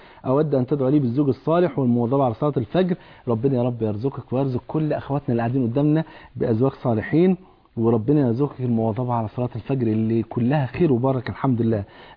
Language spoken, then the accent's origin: Arabic; Egypt; واجبنا كمصريين واجبنا كمسلمين وكأهل كتاب